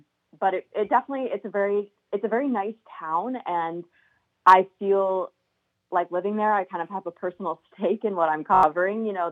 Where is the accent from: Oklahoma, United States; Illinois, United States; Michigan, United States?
Illinois, United States; Chicago; now in Fond du Lac, United States; No, yeah, I'm not from Fond du Lac. I'm actually from Chicago area. I decided to live in Fond du Lac when I was, you know, applying for this job.